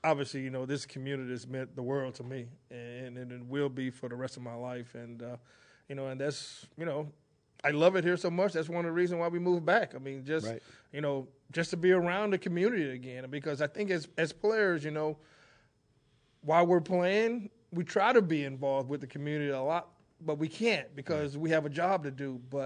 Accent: Houston, Texas, United States; Even though I'm from Houston, it's a place that I call home

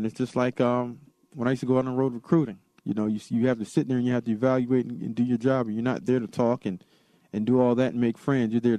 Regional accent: Silver Spring, Maryland, United States; You know what? I'm from Silver Spring, Maryland.

